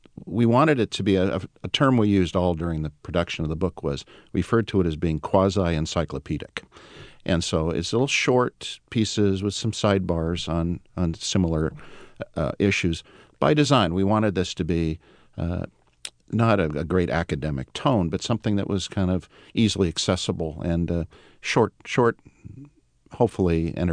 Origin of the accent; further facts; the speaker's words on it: Grass Valley, California, United States; because I was born in the Sierra. I'm a Grass Valley boy.